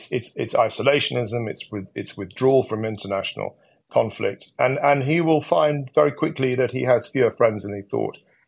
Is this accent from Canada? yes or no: no; United Kingdom; I'm speaking as a Brit.